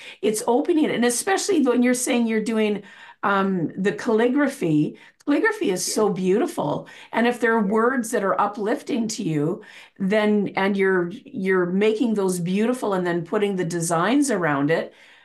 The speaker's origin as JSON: {"language": "English", "country": "Canada", "said": "I'm a girl from Canada."}